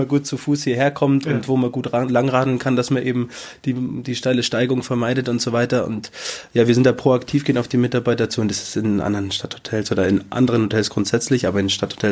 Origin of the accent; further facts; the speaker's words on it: Schöllang, Bavaria, Germany; aber ursprünglich bin ich aus Schöllang, das ist auf der anderen Talseite.